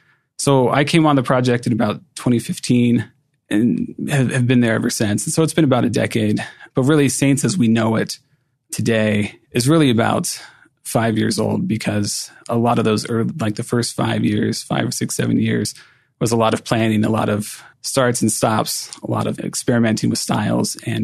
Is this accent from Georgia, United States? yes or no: no; Cincinnati, Ohio, United States; So Cincinnati, I grew up in Cincinnati, and Kirtland is about 4 hours away by car.